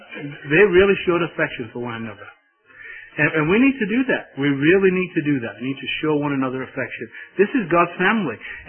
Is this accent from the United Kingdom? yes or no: yes; England, United Kingdom; being an Englishman